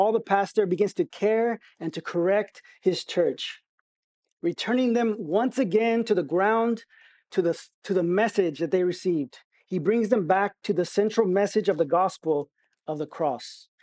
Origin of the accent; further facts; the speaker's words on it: Pearland, Texas, United States; And as he shared, I'm from Pearland.